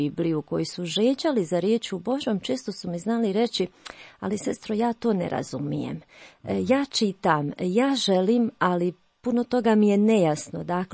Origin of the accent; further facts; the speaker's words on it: Prnjavor, Republika Srpska, Bosnia & Herzegovina; born there; rođena sam u Prnjavoru u Bosni i Hercegovini, 96. stupila u družbu sestara Presvetog srca Isusova.